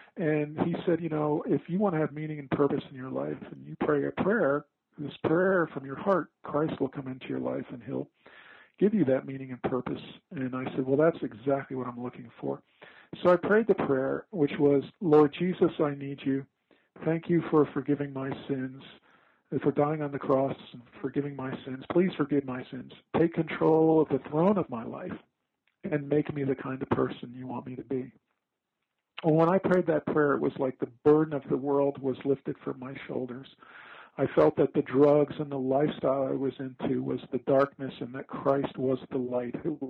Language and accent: English; Long Island, New York, United States; We grew up in Long Island, New York